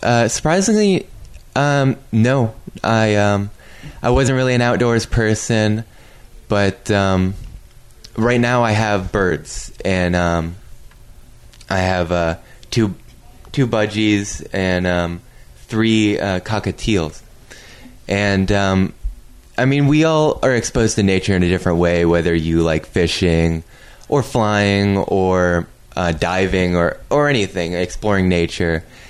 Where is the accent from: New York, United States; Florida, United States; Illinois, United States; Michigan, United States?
Florida, United States; Jacksonville; Born and raised in Jacksonville.